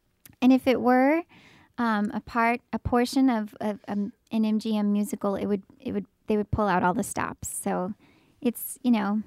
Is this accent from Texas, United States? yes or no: yes; Houston, Texas, United States; born there; like I said, I came from Austin, or I was born in Houston. I moved to Austin to pursue music